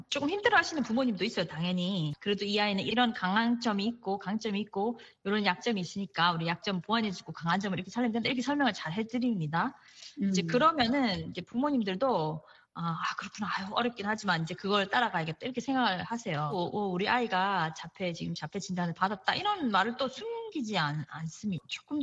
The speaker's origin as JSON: {"language": "Korean", "region": "Daegu", "country": "South Korea", "said": "왜냐하면 전 대구 사람이거든요."}